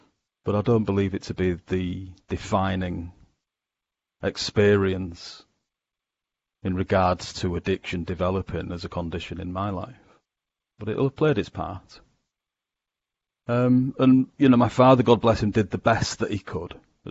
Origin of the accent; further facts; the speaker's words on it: Yorkshire and the Humber, United Kingdom; as a young child growing up in Yorkshire in England, which is where I'm speaking to you from now